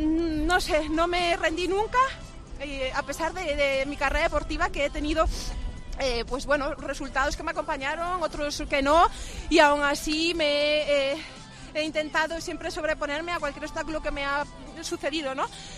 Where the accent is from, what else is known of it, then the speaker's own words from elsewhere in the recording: Aldán, Galicia, Spain; gracias a mi pueblo, Aldán, Cangas, Ogrove